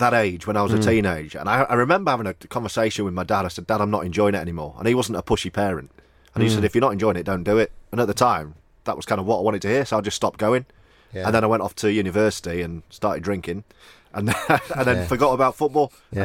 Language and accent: English; Leeds, Yorkshire and the Humber, United Kingdom; I'm from Leeds.